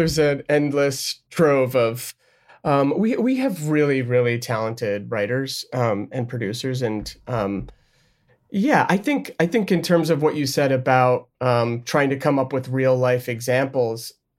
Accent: New York, United States; growing up in New York doing theater and, you know, popping into drama bookshop.

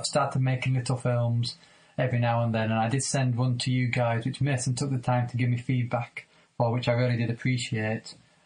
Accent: England, United Kingdom; I'm from England and I've been listening to the show for about a year now.

